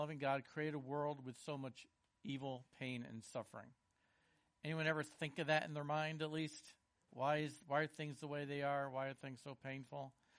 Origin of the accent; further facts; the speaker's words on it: Connecticut, United States; now in The Villages, United States; I'm from Connecticut, and we moved here, I guess, a little over four years ago, and live in the Villages.